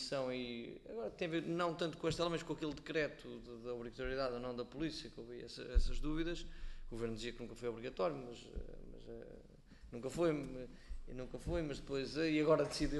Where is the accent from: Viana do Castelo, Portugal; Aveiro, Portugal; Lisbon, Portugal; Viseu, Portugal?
Aveiro, Portugal; São João da Madeira; sou de São João da Madeira